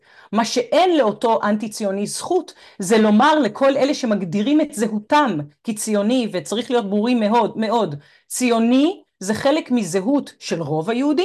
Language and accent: Hebrew; Montreal, Quebec, Canada; אני ממונטריאול, שם נולדו ילדיי